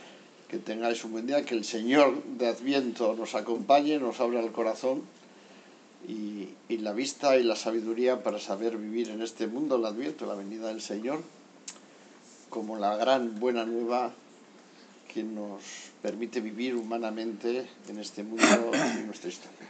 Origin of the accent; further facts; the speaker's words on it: Asturias, Spain; accent: Asturian; now in Seville, Spain; llevo 4 años en Sevilla. Como podéis ver, en mi acento no es sevillano, ciertamente, es del otro extremo, asturiano, que soy del norte, y aquí me he insertado, trato de inculturarme en Andalucía y en concreto en Sevilla.